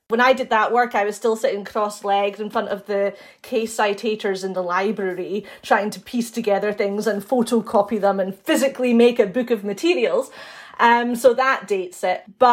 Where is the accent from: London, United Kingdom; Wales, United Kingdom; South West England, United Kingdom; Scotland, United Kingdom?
Scotland, United Kingdom; Edinburgh; because I'm actually from Edinburgh